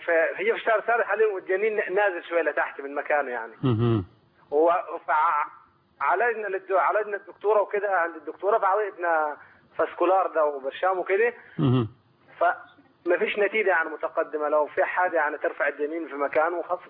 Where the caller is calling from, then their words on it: Al-Badari, Asyut Governorate, Egypt; من اسيوط يا دكتور